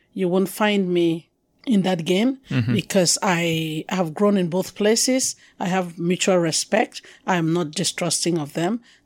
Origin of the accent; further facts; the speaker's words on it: Cameroon; accent: Anglophone; As soon as I started speaking even French, they can get from my accent that I'm Anglophone, and I become a subject of ridicule.